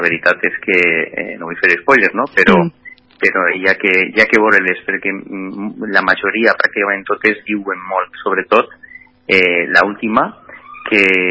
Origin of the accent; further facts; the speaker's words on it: Aielo de Malferit, Valencian Community, Spain; De repente un dia en el meu poble, en Aielo, davant del públic